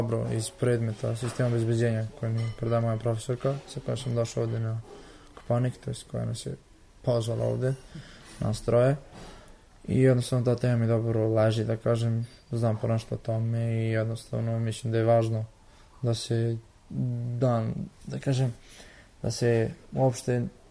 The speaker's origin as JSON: {"language": "Serbian", "town": "Kruševac", "region": "Šumadija and Western Serbia", "country": "Serbia", "said": "dolazim iz Kruševca"}